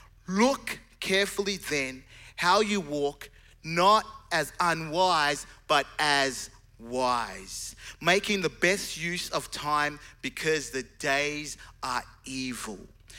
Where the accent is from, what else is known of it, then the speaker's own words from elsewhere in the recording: Zimbabwe; And I'm from Zimbabwe and I've got this mate thing happening.